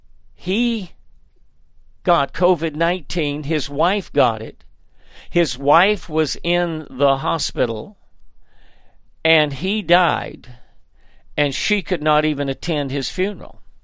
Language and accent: English; Dayton, Tennessee, United States; There's a doctor in my hometown in Dayton, Tennessee.